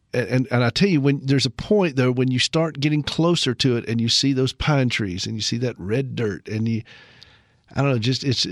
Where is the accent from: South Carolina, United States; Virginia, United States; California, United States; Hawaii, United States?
South Carolina, United States; Anderson; And I listened to them growing up. I'm from Anderson, and I have a family still down there